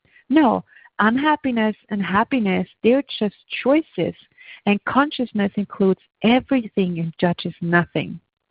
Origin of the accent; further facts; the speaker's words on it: Austria; I grew up in Austria, so I know how you know, the German-speaking countries can be like